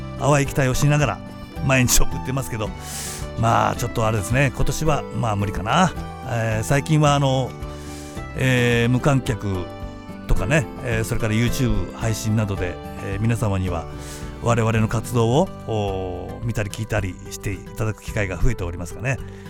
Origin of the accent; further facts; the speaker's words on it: Yamaguchi, Japan; 私のふるさと山口を歌った曲です。